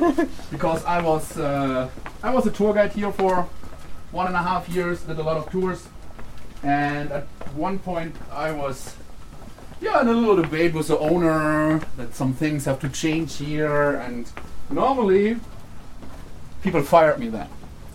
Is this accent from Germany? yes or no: yes; Germany; now in United States; I'm German.